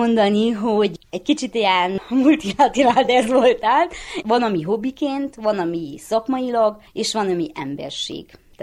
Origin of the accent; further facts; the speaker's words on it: Vița, Romania; now in Sepsibesenyő, Romania; Sepsibesenyőn lakom, vitai származású vagyok, amire nagyon büszke vagyok.